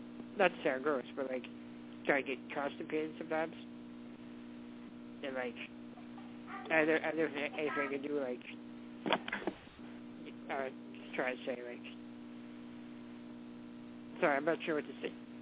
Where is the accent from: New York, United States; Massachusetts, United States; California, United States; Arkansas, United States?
Massachusetts, United States; Boston; I'm from Boston.